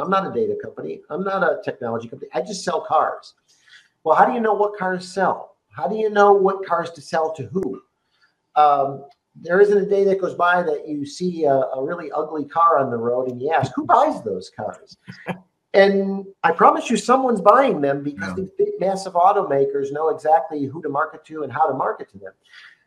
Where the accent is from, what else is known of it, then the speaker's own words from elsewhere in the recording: Chicago, Illinois, United States; You know, I'm from Chicago originally, as you pointed out.